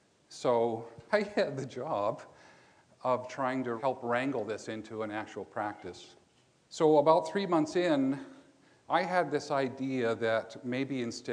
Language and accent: English; Montana, United States; where I grew up in Montana, everybody just knew this reference.